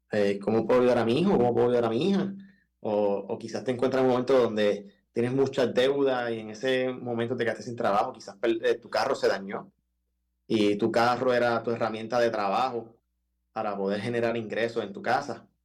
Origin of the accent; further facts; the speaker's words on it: Puerto Rico; nosotros como puertorriqueños tendemos a ser así.